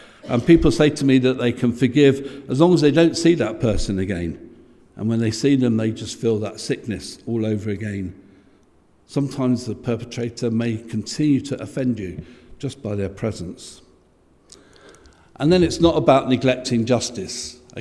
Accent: Chiswick, London, United Kingdom; so I grew up in Chiswick, maybe 3 miles away was Ealing.

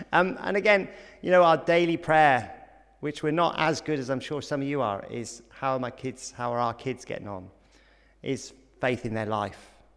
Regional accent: Nigeria; born there; I'm a vicar's kid. I'm actually a missionary kid. I was born in Nigeria, as I'm sure you can tell. My dad was a missionary over there.

